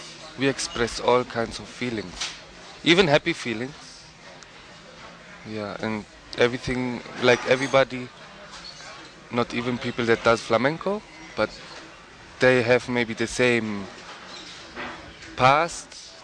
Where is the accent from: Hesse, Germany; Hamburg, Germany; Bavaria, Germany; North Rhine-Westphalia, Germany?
Hesse, Germany; Frankfurt; Frankfurt, Germany.